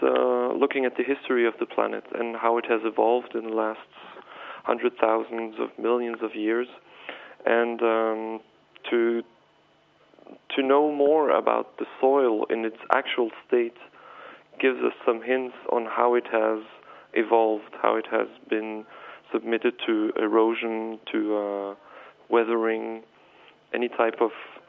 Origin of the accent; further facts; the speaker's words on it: Neuchâtel, Switzerland; Okay, I'm from Neuchâtel here in Switzerland